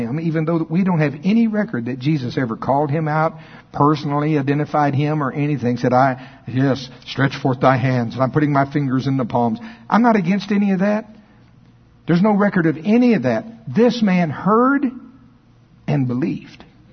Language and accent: English; Oklahoma, United States; I'm from Oklahoma. I love it.